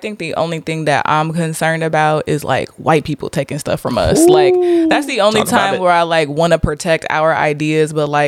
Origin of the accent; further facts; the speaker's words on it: California, United States; I'm really from the Bay